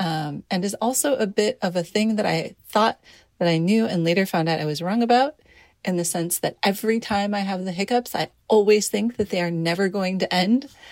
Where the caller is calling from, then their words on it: San Diego, California, United States; I'm voice memoing from San Diego, California.